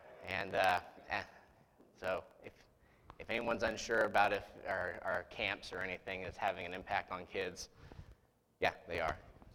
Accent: Delphi, Indiana, United States; My wife Candace, sitting over there in the yellow. We are from Delphi, Indiana

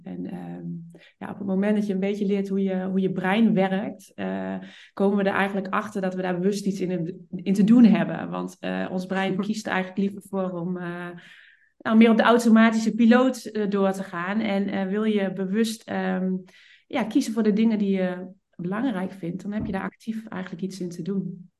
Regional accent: Holten, Overijssel, Netherlands; ik kom uit Holten

